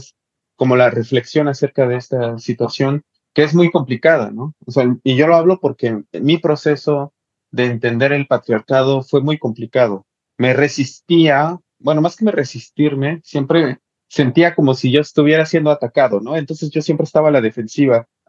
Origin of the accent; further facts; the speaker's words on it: Chiapas, Mexico; pero yo hablo de Chiapas siempre porque es el lugar de donde vengo.